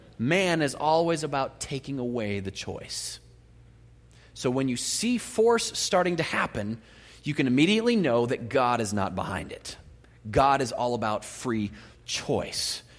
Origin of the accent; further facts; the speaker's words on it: San Diego, California, United States; also born or lived in Chattanooga, Tennessee; I'm from San Diego, California, and we don't have those kind of blue laws in San Diego. I went to the South, lived in Chattanooga, Tennessee.